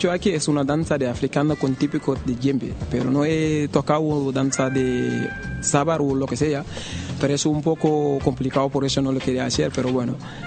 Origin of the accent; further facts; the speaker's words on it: Senegal; now in Spain; Sí, venimos de Senegal.